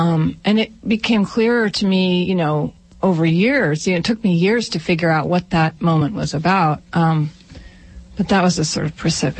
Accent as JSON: {"language": "English", "region": "New Mexico", "country": "United States", "tie": "born or raised there", "said": "Well, I grew up in New Mexico, and we had a lot of friends on the Taos Pueblo, Native Americans, Hopi."}